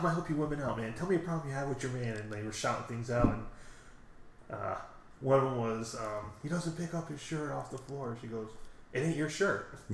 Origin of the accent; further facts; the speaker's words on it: Florida, United States; I'm from Florida.